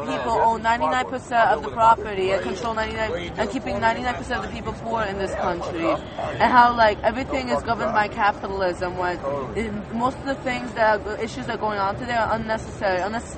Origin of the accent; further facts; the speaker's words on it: Portland, New Jersey, United States; I'm from Portland, New Jersey.